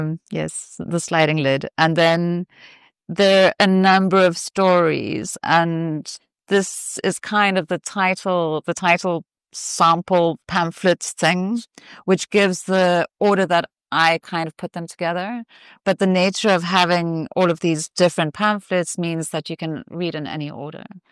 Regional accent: Vryheid, KwaZulu-Natal, South Africa; also born or lived in Canada / Botswana / Malawi; And then I stayed in KwaZulu-Natal for all of primary school in Vryheid, this weird little Afrikaans town in the northern part. And then we moved through to Pietermaritzburg for high school.

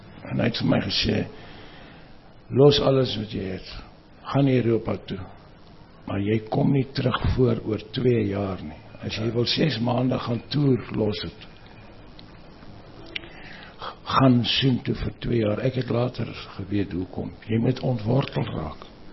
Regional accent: Mpumalanga, South Africa; die Laafveld het my gaan sit nog voor my geboorte en hy sit nog steeds daar. Het is een wonderlijke landschap en het is een wonderlijke plek, is Eden.

